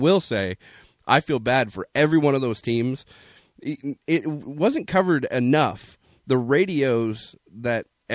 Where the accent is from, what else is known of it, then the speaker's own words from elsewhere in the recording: Ontario, Canada; Of course, we're from Ontario, but I don't know any French other than a few select words, usually curse words.